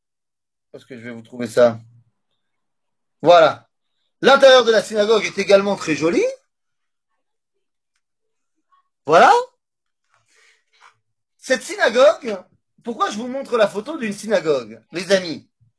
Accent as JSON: {"language": "French", "town": "Metz", "region": "Grand Est", "country": "France", "said": "Je viens de Metz. Je viens de Metz, Rabotaï."}